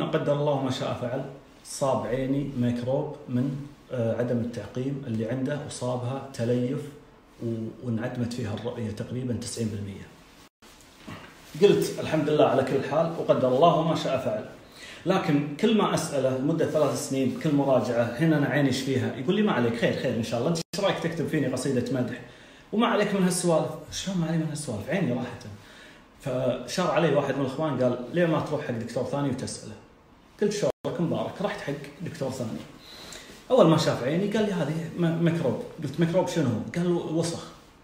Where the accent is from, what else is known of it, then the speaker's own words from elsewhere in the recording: Kuwait; عند واحد من أشهر دكاترة العيون عندنا في الكويت